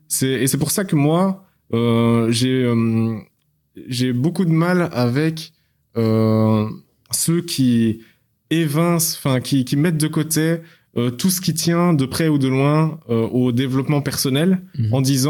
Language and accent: French; Belgium; Je suis belge, moi, déjà. Donc, nous, on est loin de ça.